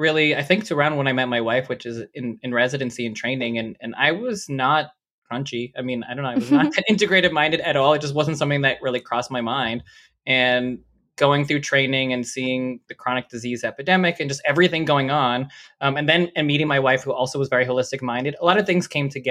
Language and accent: English; Toronto, Ontario, Canada; I grew up in Toronto, so nothing against Florida